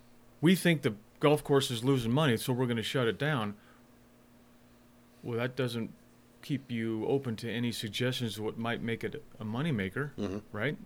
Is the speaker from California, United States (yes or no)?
yes; California, United States; I'm from California originally. It's absolute chaos and fiscal mismanagement over there to the nth degree.